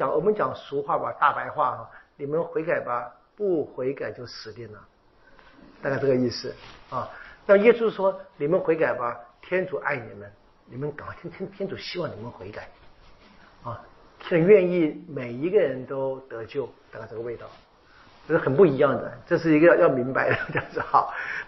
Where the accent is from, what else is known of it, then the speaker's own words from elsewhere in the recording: Taiwan; 对我们台湾人怎样？讲一下，对不对？